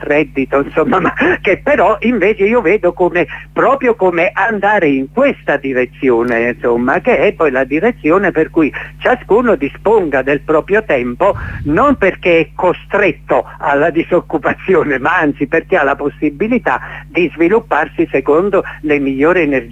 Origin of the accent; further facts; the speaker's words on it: Southern Italy, Italy; Io mi ricordo dal mio paese del profondo sud, quando negli anni 50 si emigrava, portavi il mestiere fuori.